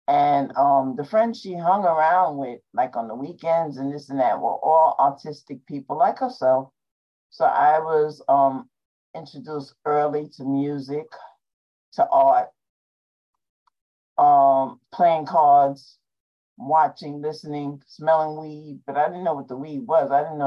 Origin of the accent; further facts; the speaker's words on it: New York, United States; I'm from New York. I was born in New York. I have lived other places in my life, but New York is where I'm at right now. Right now, I'm in Carp City in the Bronx, and I've been in this apartment for 28 years.